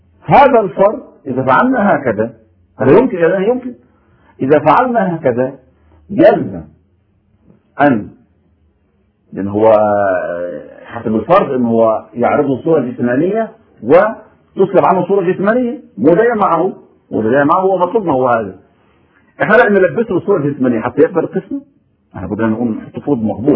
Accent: Egypt; انت انسان جزائري انا انسان مصري

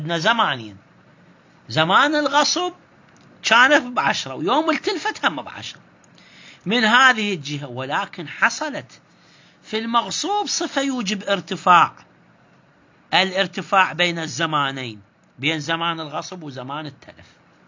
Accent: Iraq; هاي إحنا عندنا بالعراق يصير مهزلة مثلا

